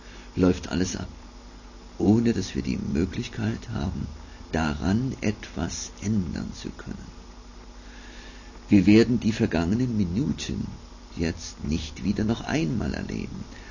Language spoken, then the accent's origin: German; Saxony, Germany; dann komme ich eben aus Mitteldeutschland. Ja, ich komme aus dem Erzgebirge, etwa so in der Gegend Aue, Annaberg herum. Ich wurde von Gott verhältnismäßig sehr früh auf dem Glaubensweg gestellt